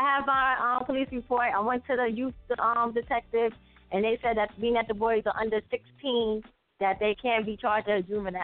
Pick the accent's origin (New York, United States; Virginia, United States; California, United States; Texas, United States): New York, United States; Brooklyn; now in Mount Vernon, United States; I live in Mount Vernon, and I'm from Brooklyn.